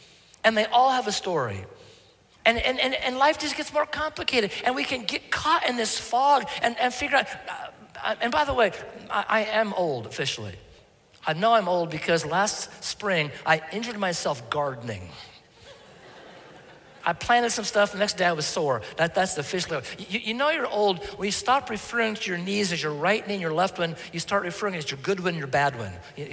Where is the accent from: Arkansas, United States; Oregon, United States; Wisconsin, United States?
Oregon, United States; I mentioned I live in, I grew up in Oregon, first 20 years of my life. And we have actual mountains in the West.